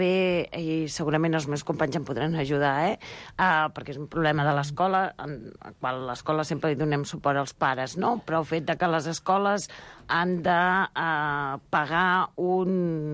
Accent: Girona, Catalonia, Spain; perquè jo sóc de Girona i els meus fills han hagut de ser de Barcelona

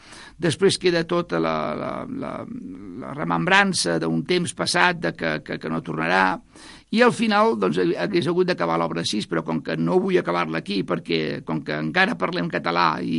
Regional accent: Barcelona, Catalonia, Spain; oh, soc de Barcelona. Ah, Barcelona, Spain. I jo dic, bueno, sí, Spain, d'acord, però nosaltres som catalans i parlem diferent.

